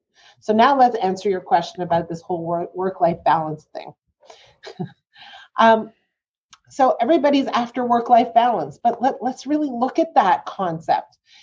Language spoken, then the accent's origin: English; Montreal, Quebec, Canada; I was like 12 years old. And I grew up in Montreal.